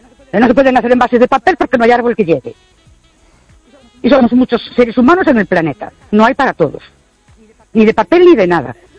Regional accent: Ourense, Galicia, Spain; de Ourense.

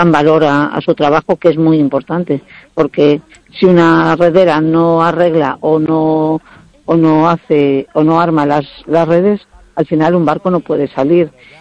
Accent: Bueu, Galicia, Spain; nosotros somos oriundos de Bueu. Mi padre nació en la isla de Ons y mi madre en la zona de la Banda del Río, en Bueu, aunque por circunstancias, en el 2001 nos trasladamos a Marín

